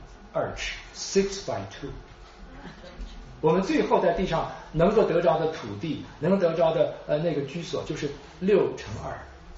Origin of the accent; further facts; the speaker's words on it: China; 我们中国人扫墓都把我们自己家人的那个墓前面的叶子都扫到别人那边去